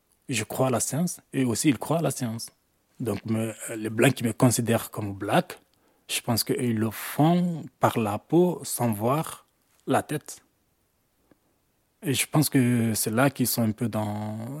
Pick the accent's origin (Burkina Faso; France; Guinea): Guinea; now in Belgium; Donc, j'ai quitté la Guinée le 27 octobre 2012. Bon, en venant en Belgique